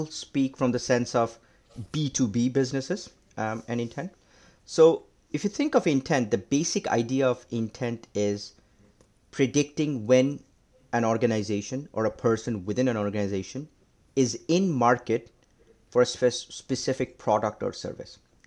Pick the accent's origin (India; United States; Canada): India; Yeah, growing up in India, most kids, the thing that their passion is cricket.